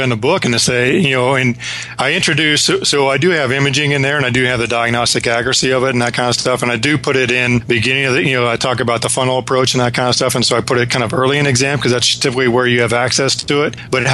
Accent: Midwest, United States; now in North Carolina, United States; I grew up in the Midwest, you know, no mountains, no ocean.

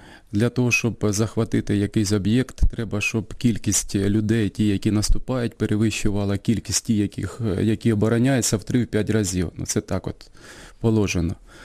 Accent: Kherson Oblast, Ukraine; Я ріс у бабусі на Херсонщині.

